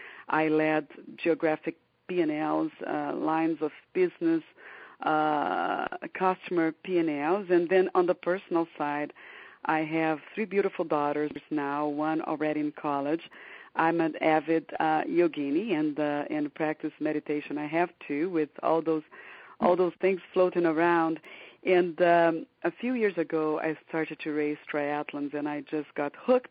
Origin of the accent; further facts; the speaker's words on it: Rio de Janeiro, Brazil; born and raised in Rio de Janeiro, but I was brought up in a very global environment